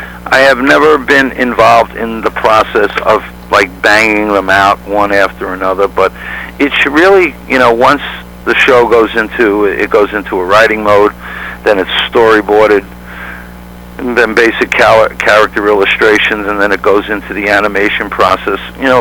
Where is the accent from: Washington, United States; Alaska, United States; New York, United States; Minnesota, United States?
New York, United States; Queens; Now, I'm from Queens, New York.